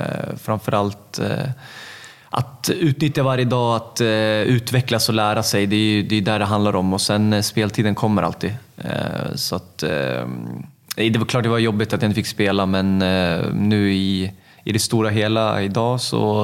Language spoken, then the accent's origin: Swedish; Örebro, Örebro County, Sweden; flyttade hem till min hemstad.